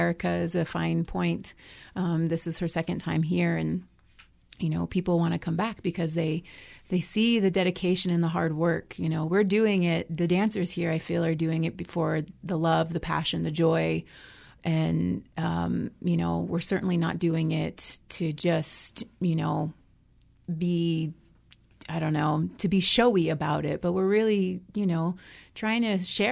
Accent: Albuquerque, New Mexico, United States; growing up in Albuquerque, New Mexico, dance has always been really a part of who I am.

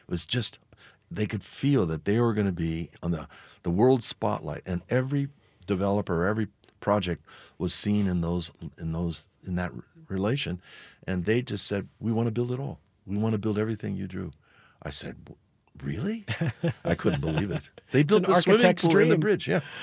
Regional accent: Seattle, Washington, United States; I would say the Chapel of St. Ignatius in my hometown of Seattle, and the Nelson Atkins Museum

